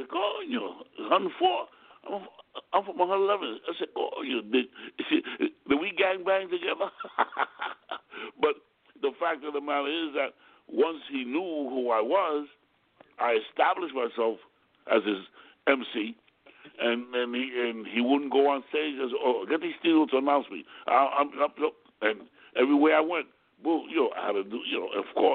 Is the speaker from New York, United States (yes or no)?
yes; New York City, New York, United States; also born or lived in Bronx; I was born in Harlem Hospital, the original Harlem Hospital.